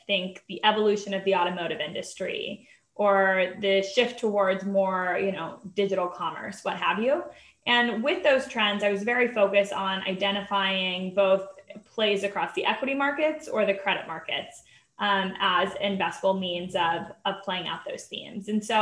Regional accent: North Carolina, United States; And so I grew up in North Carolina to an immigrant mother, working mom, and a little bit of a hippie dad, which was, I would say, a bit unconventional given the more conservative neighborhood that we lived in.

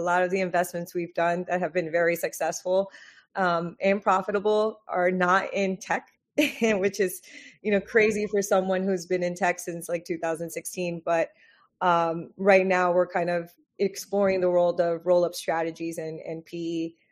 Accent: Miami, Florida, United States; So I'm born and raised in Miami.

